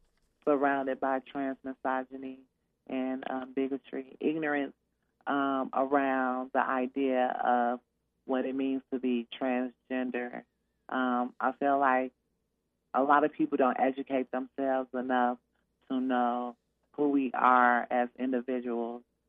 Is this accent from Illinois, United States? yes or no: yes; Chicago, Illinois, United States; I grew up in Chicago and I faced lots of violence growing up there.